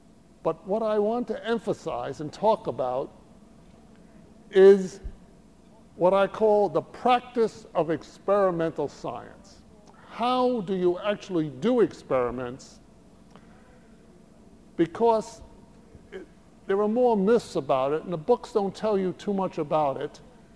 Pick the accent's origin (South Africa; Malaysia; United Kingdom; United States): United States; Now one of my introductions, because I'm from the United States, was of course Erector Sets.